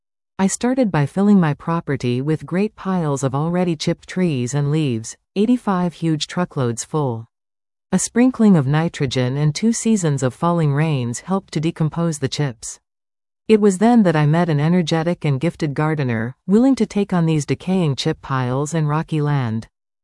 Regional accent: Berkeley, California, United States; moved away as an adult; now in Canada; I grew up and studied in Berkeley, California, then in 1965 married and moved to a mountain sheep farm in northern British Columbia.

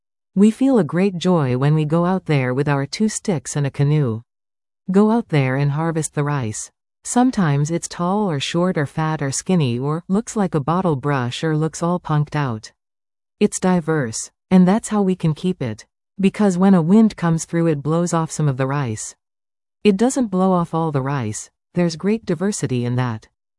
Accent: White Earth, Minnesota, United States; I'm telling you I'm from White Earth, up north, from my reservation.

